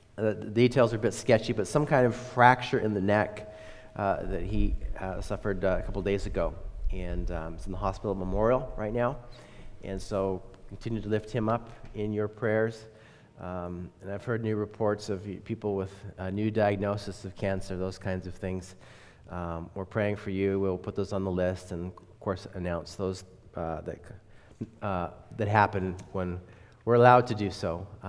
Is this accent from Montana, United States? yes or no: yes; Montana, United States; I'm from Montana